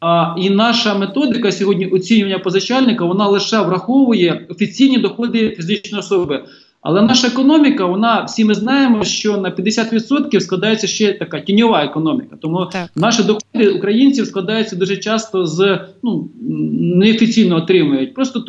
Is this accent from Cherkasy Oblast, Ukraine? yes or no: yes; Cherkasy Oblast, Ukraine; от я родом із Черкащини